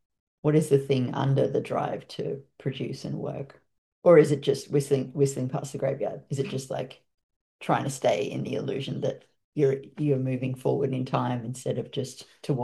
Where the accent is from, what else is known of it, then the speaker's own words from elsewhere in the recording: Australia; But I watched that film as an Australian